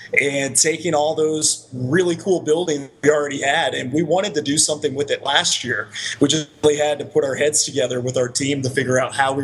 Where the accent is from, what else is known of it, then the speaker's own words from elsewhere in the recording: Tennessee, United States; You know, I'm from Tennessee, so I am totally fine with giving hillbillies a bad name.